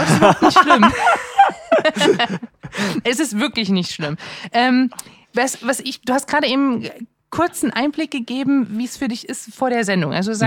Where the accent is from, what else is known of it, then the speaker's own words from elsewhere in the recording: East Germany, Germany; Ja, ich komme auch aus dem Osten.